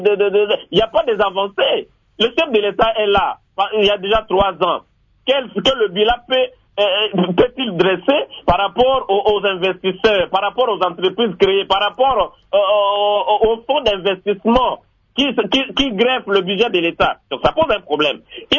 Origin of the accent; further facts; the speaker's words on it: Équateur, DR Congo; chez moi, à l'Équateur, nous avons 7 territoires. Dans les 7 territoires, aucun tribunal de paix fonctionne.